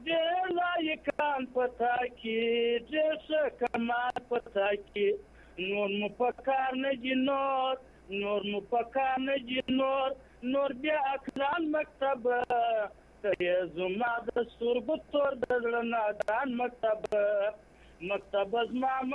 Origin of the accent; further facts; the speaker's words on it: Afghanistan; زه یو افغان یم او مسلمان یم